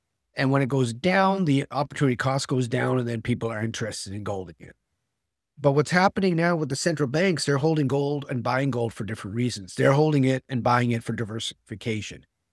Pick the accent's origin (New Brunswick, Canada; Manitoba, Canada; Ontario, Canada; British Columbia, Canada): Manitoba, Canada; Winnipeg; growing up in Winnipeg when we didn't have an NHL team